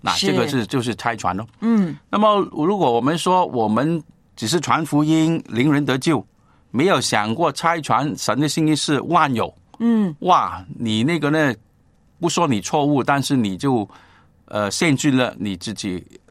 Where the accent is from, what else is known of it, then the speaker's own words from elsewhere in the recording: China; 可能你想的那个福分呢，就是我们中国人呢，每年过年的时候呢，你祝福我